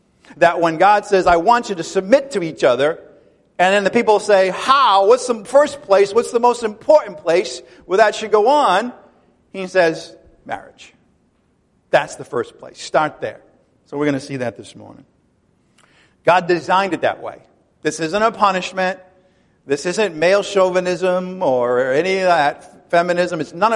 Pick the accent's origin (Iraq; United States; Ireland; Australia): Ireland; I'm Irish. I get the whole turn of the bottle thing, all right? I had a family that majored in it.